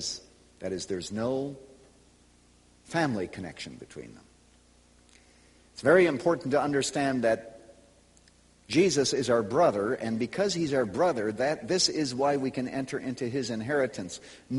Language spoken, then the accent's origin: English; Chicago, Illinois, United States; I'm not making this up just because I come from Chicago.